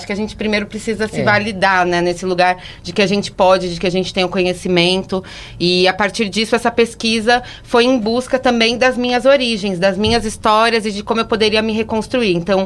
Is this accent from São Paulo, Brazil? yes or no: yes; São Paulo, Brazil; eu sou nascida e criada, né, no Capão Redondo